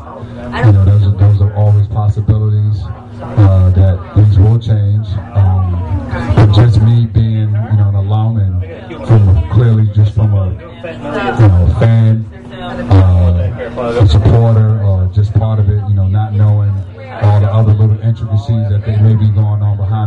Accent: New York City, New York, United States; I'm from New York City, so that is, you know, home for me as well.

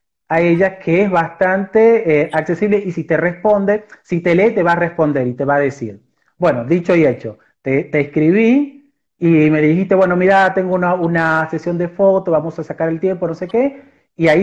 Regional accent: Dominican Republic; now in Argentina; soy de República Dominicana, soy corresponsal acá en Argentina de varios programas allá en República Dominicana

